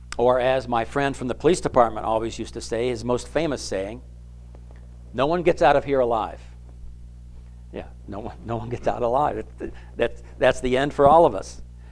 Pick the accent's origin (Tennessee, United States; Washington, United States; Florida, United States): Florida, United States; As a 16-year-old growing up in Florida, I went to Disney World the end of the first week that they were even open in 1971.